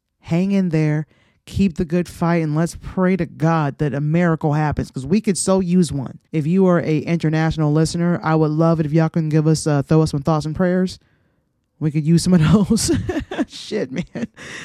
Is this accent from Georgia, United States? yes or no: yes; Georgia, United States; I grew up in Clayton County. I went to Clayton County high school, middle school. You know what I'm saying? I still currently live in Clayton County.